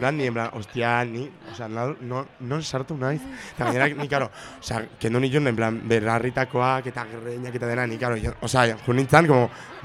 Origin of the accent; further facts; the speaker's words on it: Ibarra, Navarre, Spain; nire Ibarra da Prepirineoa, Baldorba, eta dau oso abandonatuta